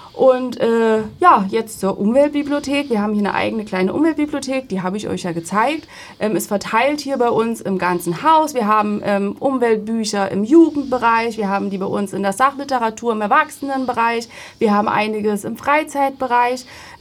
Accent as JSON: {"language": "German", "town": "Gerstungen", "region": "Thuringia", "country": "Germany", "said": "Ich komme aus Gerstungen"}